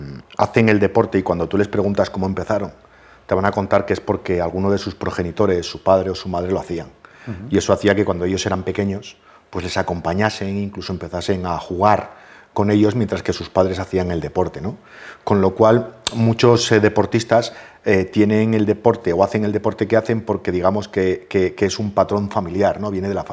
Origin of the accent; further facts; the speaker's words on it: Asturias, Spain; Yo soy asturiano, igual que tú